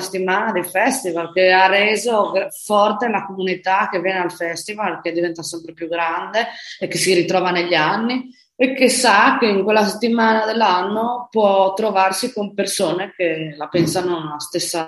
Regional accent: Osopo, Friuli-Venezia Giulia, Italy; now in Spain; io mi sono spostata in Spagna

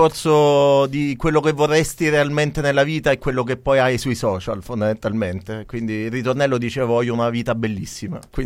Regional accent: Naples, Campania, Italy; Pensa che io sono napoletano.

